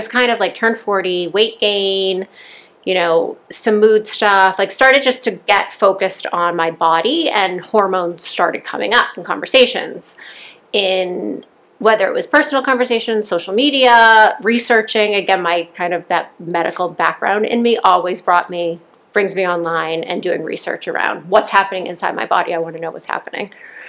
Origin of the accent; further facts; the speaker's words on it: Boston, Massachusetts, United States; So I'm from Boston, outside of Boston.